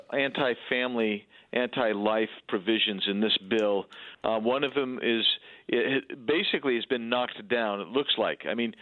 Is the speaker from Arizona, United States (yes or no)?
yes; Arizona, United States; But in my home state of Arizona, for instance, we have nine total people, nine cases.